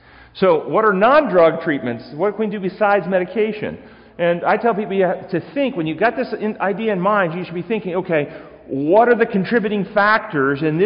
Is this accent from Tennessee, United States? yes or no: yes; Tennessee, United States; accent: southern; You know I am from Tennessee, don't you? So I can talk with a southern accent if you'd rather.